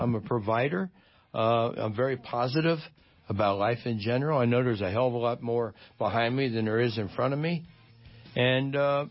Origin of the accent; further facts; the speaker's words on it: Cincinnati, Ohio, United States; born there; But Johnny could never understand that I was born in Cincinnati, and people loved the way I played.